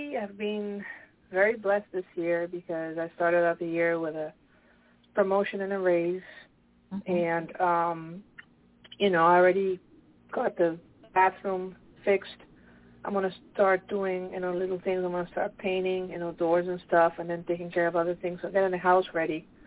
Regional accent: Pennsylvania, United States; Pennsylvania.

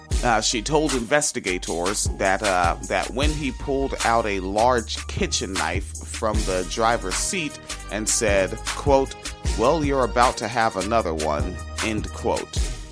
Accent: Washington, United States; I grew up in Washington State

